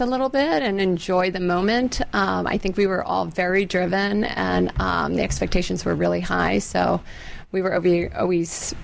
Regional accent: Virginia, United States; I grew up here in Fairfax County.

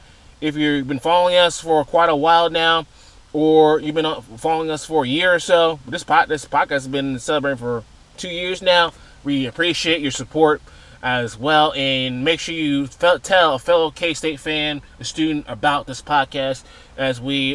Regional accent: the South, United States; I'm coming from the South, where Florida State was always the last game on the schedule.

